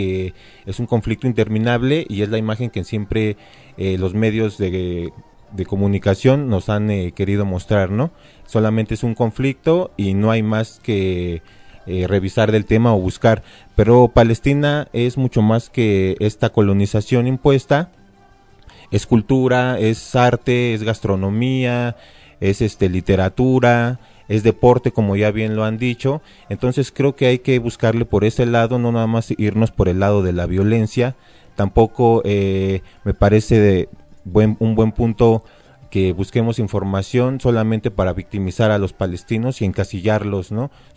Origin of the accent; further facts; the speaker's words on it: Mexico; Hay muchas cosas que como mexicanos tenemos en común con ellos